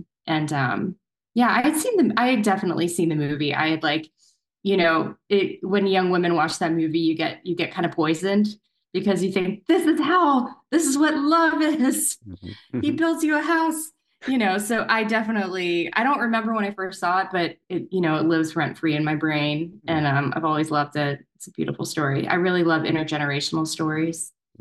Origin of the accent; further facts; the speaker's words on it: North Carolina, United States; the original book that the movie's based on takes place in North Carolina, my hometown.